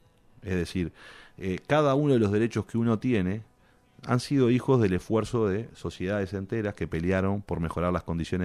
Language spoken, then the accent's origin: Spanish; Montevideo, Uruguay; y yo que soy montevideano, y los montevideanos deberíamos pensarlo en serio eso